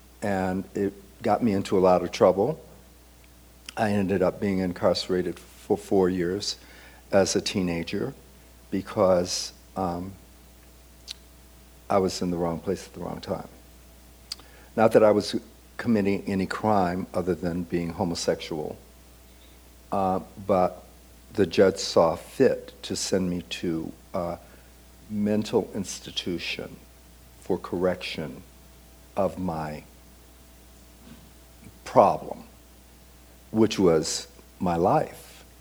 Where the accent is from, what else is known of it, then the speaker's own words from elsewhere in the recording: Chicago, Illinois, United States; Okay, well, I grew up in Chicago in the ghetto. In the ghetto.